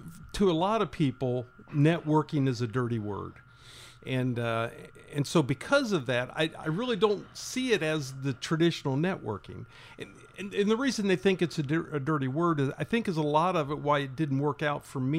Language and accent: English; Indiana, United States; Well, I grew up in Shelby County, just a little east of Indianapolis.